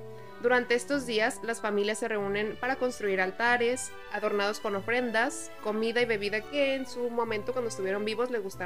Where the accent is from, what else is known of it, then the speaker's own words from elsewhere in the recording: Guadalajara, Jalisco, Mexico; Yo provengo del país de México, específicamente de Guadalajara